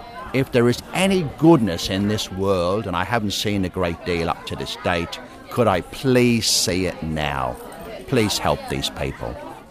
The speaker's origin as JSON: {"language": "English", "region": "London", "country": "United Kingdom", "tie": "born or raised there", "said": "I'm Irish, grew up in London."}